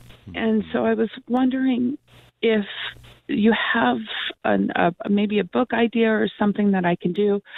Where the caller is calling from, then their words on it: California, United States; Good morning, Patrick, from Southern California.